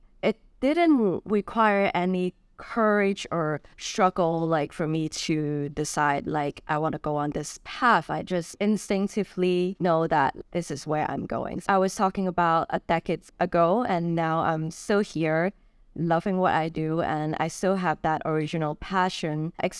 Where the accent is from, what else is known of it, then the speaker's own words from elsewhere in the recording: Hong Kong; I'm born and raised in Hong Kong